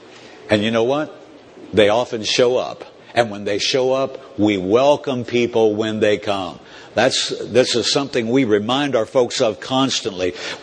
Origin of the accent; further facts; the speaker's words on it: Indiana, United States; Listen, I'm from Indiana, and Indiana University and Kentucky Wildcats, I mean, those, they often go head-to-head.